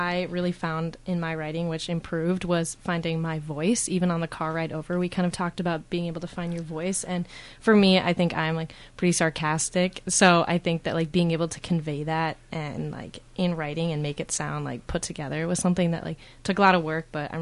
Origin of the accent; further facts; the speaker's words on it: St. Paul, Minnesota, United States; I'm a junior at St. Olaf, and I'm a chemistry major. I'm from St. Paul, Minnesota.